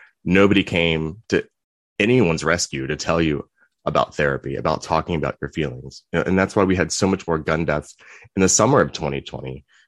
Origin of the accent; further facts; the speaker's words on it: Virginia Beach, Virginia, United States; So, and I grew up in Virginia Beach. We have strip malls of churches, you know, in the South.